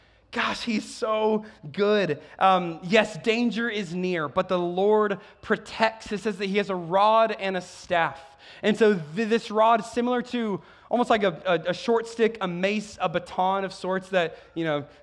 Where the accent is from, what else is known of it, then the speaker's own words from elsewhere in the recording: Czechia; I grew up in the Czech Republic from my whole life, and the public transportation system is incredible there.